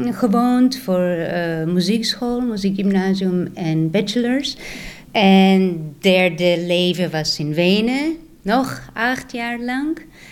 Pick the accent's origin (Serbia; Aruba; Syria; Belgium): Serbia; Zaječar, Zaječar District; Dutch is a second language; moved away as an adult; also born or lived in Belgrade / Vienna; now in Amsterdam, Netherlands; Ik kom uit Servië en ik kan zeggen dat Amsterdam is mijn vierde leven. Eerste was natuurlijk mijn geboortestad, Zaječar in Servië, Zuidoost. Toen ik 15 was, 8 jaar in Belgrado gewoond voor muziekschool, muziekgymnasium en bachelors.